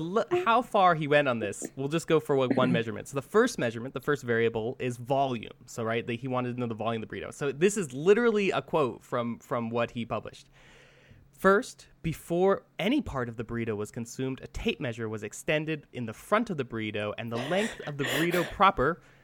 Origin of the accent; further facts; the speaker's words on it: California, United States; So I'm from California, and we take our burritos very seriously.